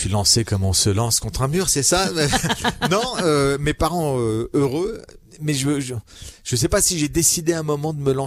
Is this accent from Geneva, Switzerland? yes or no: yes; Geneva, Switzerland; also born or lived in Lausanne; j'ai grandi à Genève beaucoup plus qu'à Lausanne. À Lausanne, voilà, j'y suis né. Et j'y suis parti bébé, pas tout seul.